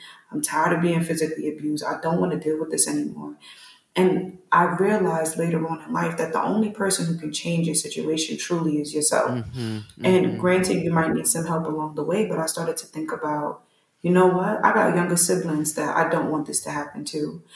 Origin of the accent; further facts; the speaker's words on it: New York City, New York, United States; This was right in the neighborhood. I'm from New York City. It was right around the corner for me.